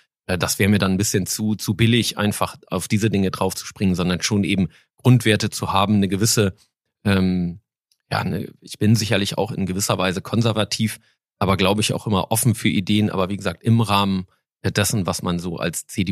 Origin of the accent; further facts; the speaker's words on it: Wietmarschen, Lower Saxony, Germany; in der Tat gebürtiger Wiedmarscher. Ich sage immer, einer der ersten Wiedmarscher. Vor 50 Jahren war ja die Gebietsreform, so einer der ersten echten Wiedmarscher.